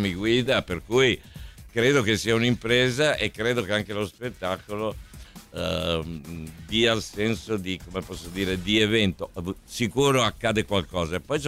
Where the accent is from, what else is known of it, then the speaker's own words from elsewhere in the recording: Monfalcone, Friuli-Venezia Giulia, Italy; born there; io sono nato a Monfalcone, quindi mi faceva anche piacere.